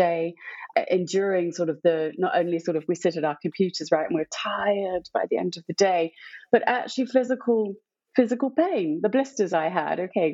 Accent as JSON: {"language": "English", "region": "West Midlands", "country": "United Kingdom", "said": "So I'm from the Midlands originally in Warwickshire."}